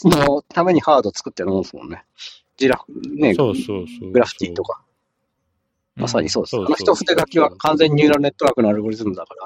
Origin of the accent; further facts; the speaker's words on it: Toyohashi, Aichi, Japan; born there; 僕は結局、豊橋なんで、豊橋生まれなんで